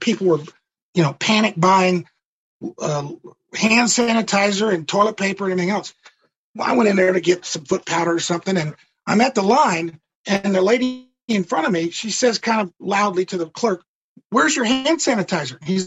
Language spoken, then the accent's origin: English; Mississippi, United States; And I'm originally from Mississippi.